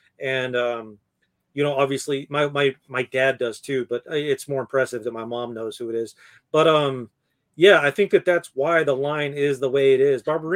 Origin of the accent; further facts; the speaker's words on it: Canada; I'm Canadian.